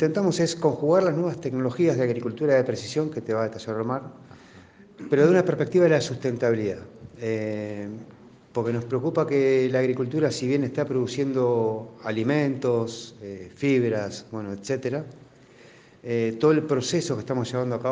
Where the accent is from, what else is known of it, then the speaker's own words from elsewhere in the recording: Tres Arroyos, Buenos Aires Province, Argentina; Bueno, nosotros venimos de la provincia de Buenos Aires, Tres Arroyos, específicamente.